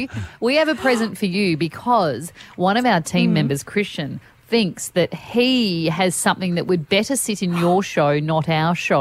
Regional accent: Perth, Western Australia, Australia; I was back in my hometown of Perth

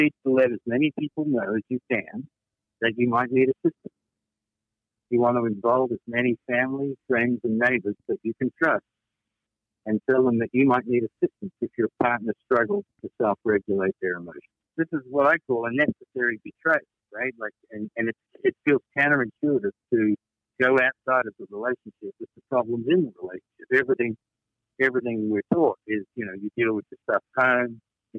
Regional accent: Australia; moved away as an adult; now in North Carolina, United States; Well, I'm a refugee from Australia. Currently sheltering in place in North Carolina. … We met in college. We moved here 17 years ago. I'm almost a local.

